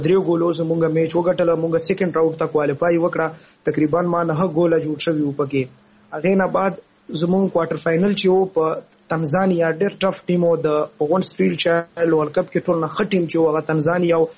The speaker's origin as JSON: {"language": "Pashto", "region": "Khyber Pakhtunkhwa", "country": "Pakistan", "said": "زه د خیبر ایجنسی نه یم"}